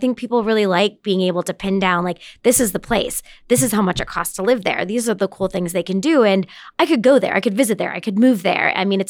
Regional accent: Indianapolis, Indiana, United States; I was born in Indianapolis. Everett, yep. Yeah. Grew up on the west side, right across the street from the Colts complex.

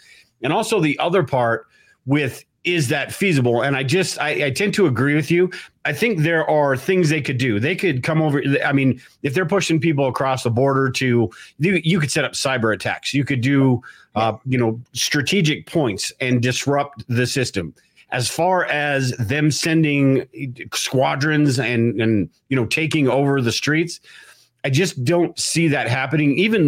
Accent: United States; Almost like we feel guilty, not us, most Americans feel guilty for being American.

